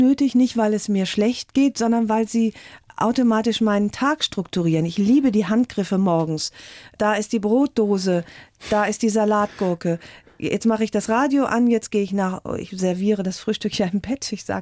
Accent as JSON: {"language": "German", "region": "Rhineland", "country": "Germany", "said": "bin ich ja Rheinländerin, wir sind eigentlich ständig zerrüttet"}